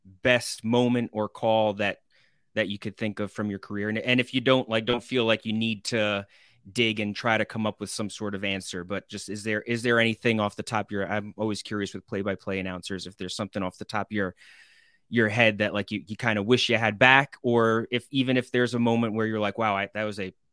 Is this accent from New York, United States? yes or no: yes; New York, United States; I grew up and live on Long Island. So I grew up a WFAN diehard my entire life.